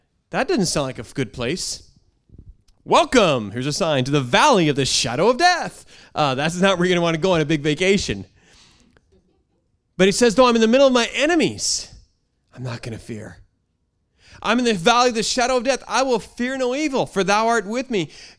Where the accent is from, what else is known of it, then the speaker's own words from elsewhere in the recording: Northwest, United States; I remember I was going out to pray one night in Indiana, and I was from the Northwest